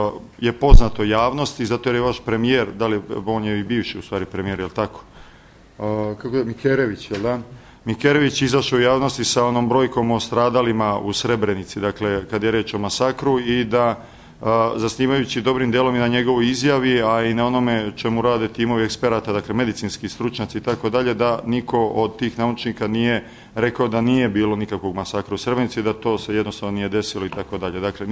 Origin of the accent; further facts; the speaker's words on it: Novi Sad, Vojvodina, Serbia; pošto ja dolazim iz Novog Sada, predajem ovde u Banja Luci, ali predajem u Novom Sadu i živim u Novom Sadu